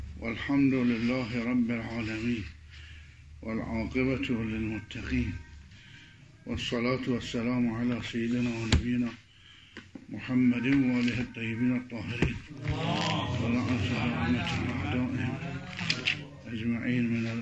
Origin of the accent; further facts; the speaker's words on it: Iraq; عندنا بالعراق يسمون برجوازيين، هنا يسمون فؤدال